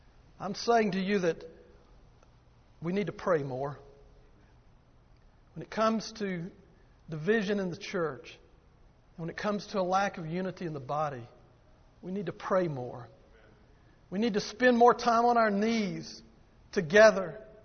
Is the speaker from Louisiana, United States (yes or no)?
no; Alabama, United States; I grew up in Alabama, and as a boy, we would travel around the southeast